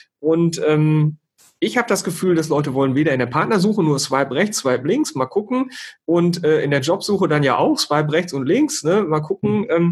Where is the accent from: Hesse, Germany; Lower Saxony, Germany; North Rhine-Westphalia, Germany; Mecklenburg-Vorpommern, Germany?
North Rhine-Westphalia, Germany; Ich komme ja aus Ostwestfalen, bin humorvoller Ostwestfale